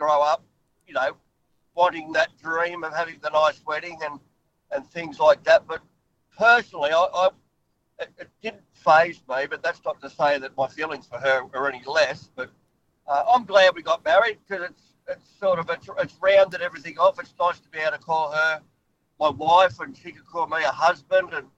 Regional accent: Australia; I mean, me being an Aussie and experience and going through having all the Greeks there

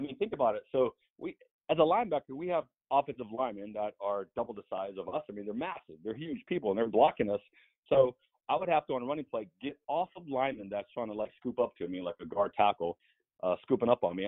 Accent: San Diego, California, United States; being a fan and being born and raised in San Diego

